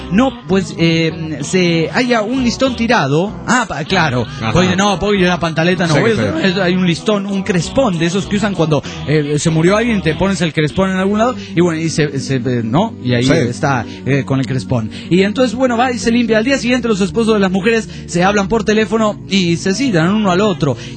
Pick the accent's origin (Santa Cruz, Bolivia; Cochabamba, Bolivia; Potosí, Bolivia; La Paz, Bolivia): Santa Cruz, Bolivia; Mairana; born or raised there